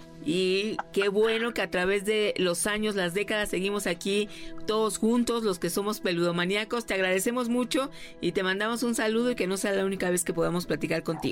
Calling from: Toronto, Ontario, Canada; de Toronto, Canadá. Les mando un fuerte abrazo.

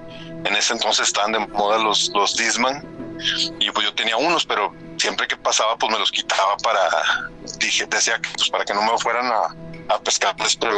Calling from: Monterrey, Nuevo León, Mexico; soy de Monterrey, Nuevo León, México.

